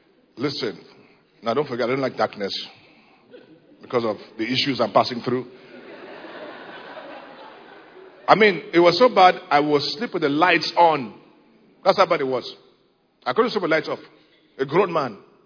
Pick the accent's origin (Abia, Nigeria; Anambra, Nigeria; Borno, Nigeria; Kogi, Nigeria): Anambra, Nigeria; Onitsha; Two weeks after, I'm driving from Lagos and I'm going to Enugu. Too much traffic on the road. By 11:30 p.m., I'm in Onitsha, that's my hometown.